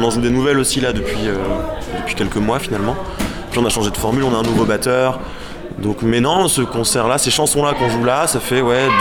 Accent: Caen, Normandy, France; On est de Caen même, ouais.

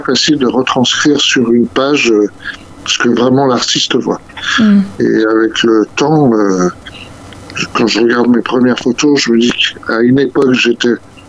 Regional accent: Paris, Île-de-France, France; Donc, très petit, je suis parisien, je suis toujours.

